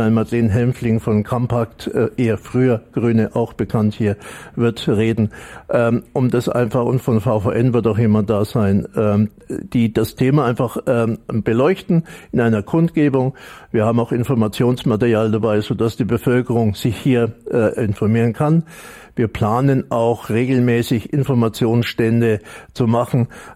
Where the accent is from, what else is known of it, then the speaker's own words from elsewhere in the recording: Bavaria, Germany; Ich bin jetzt 65 Jahre alt. Und habe schon immer versucht, dagegen zu kämpfen. Man hört es wahrscheinlich auch, ich komme aus Franken.